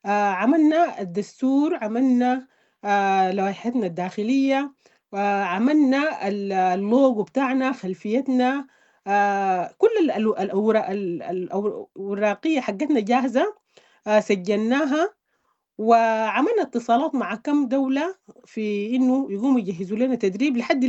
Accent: Sudan; دي نحمد على الله يعني نحن كسودانيين

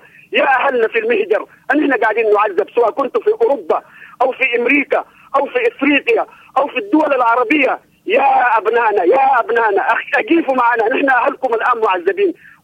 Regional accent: Darfur, Sudan; ما في مشكلة أن احنا أبناء دارفور كلنا دم واحد، نحن كلنا أهل واحد

